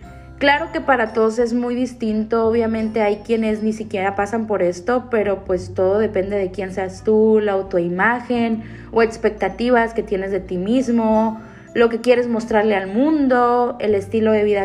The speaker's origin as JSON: {"language": "Spanish", "town": "Mazatlán", "region": "Sinaloa", "country": "Mexico", "moved": "as an adult", "said": "Me vine de Mazatlán sin el título, o sea, a punto de titularme"}